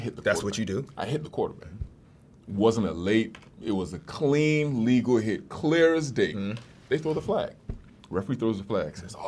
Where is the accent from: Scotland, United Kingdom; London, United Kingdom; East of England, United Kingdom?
London, United Kingdom; born there; I was born in London.